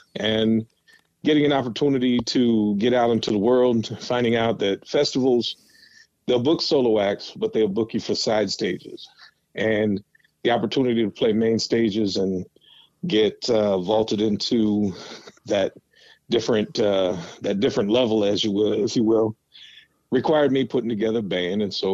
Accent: Waterloo, Iowa, United States; Born and raised in Waterloo, Iowa. I live in essentially Iowa City, Iowa now, where the University of Iowa is.

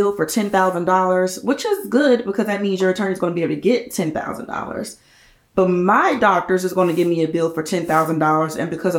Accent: Georgia, United States; But I will say this: I grew up in Georgia my entire life.

